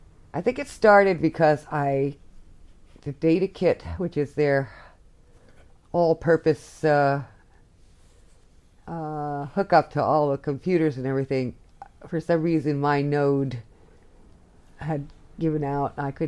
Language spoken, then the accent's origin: English; New York, United States; I lived in New York, honey, and he lived in New Jersey, remember? I'm a New Yorker by blood.